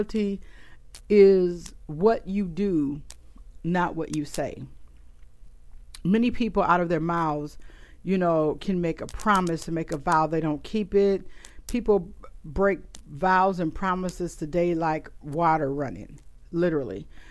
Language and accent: English; Michigan, United States; I grew up in Michigan, so, you know, I'm a Wolverine, I'm a Michigander